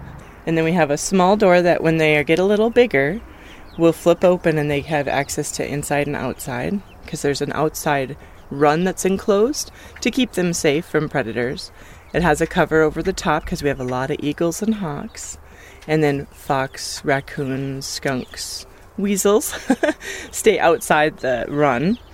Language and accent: English; Bemidji, Minnesota, United States; My parents are both from Cass Lake originally. I was born in Bemidji, and then I kind of ended up back in Bemidji in my high school years and went to college here.